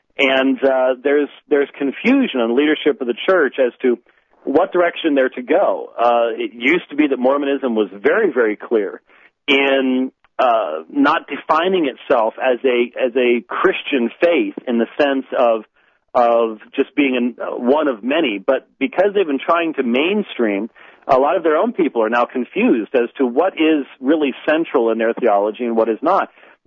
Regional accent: Minnesota, United States; born there; I was born in Minnesota, but I don't call it my homeland because my ancestors came from Scotland, of course. So, I was born up in Minnesota

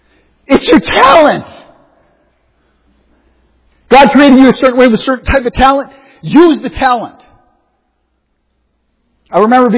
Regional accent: Pittsburgh, Pennsylvania, United States; accent: Pittsburgh; Did I remember pronounce it right? It's my Pittsburgh accent. I never could say that.

